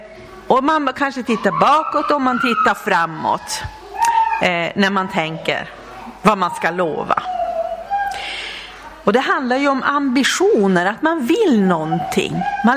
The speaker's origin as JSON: {"language": "Swedish", "town": "Vidsel", "region": "Norrbotten County", "country": "Sweden", "also_born_or_lived": "Luleå", "said": "Då bodde vi i Luleå. Nu bor vi i Älvsbyn. Ja. Det känns jättehärligt. Och jag kommer ju från Vidsel."}